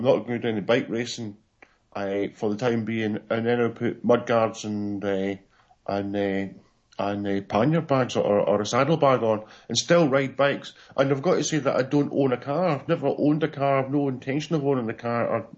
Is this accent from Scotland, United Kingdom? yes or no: yes; Scotland, United Kingdom; also born or lived in England; My mother is Scottish anyhow, but they were there in England for work. So I am Scottish. I moved to Scotland, then lived here